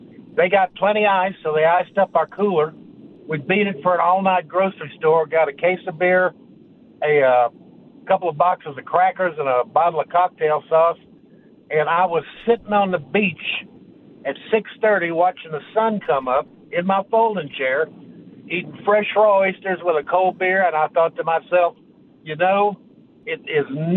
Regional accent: Houston, Texas, United States; No, just I grew up in the Houston area, and it was just a local bar.

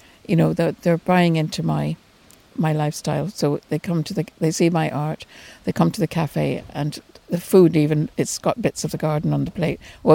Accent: Barbados; moved away; when I was brought up in Barbados, and we had a maid and a gardener

